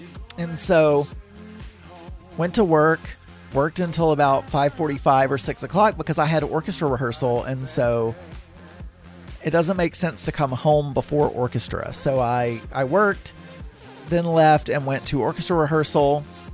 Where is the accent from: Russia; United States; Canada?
United States; Arkansas; I grew up in South Arkansas.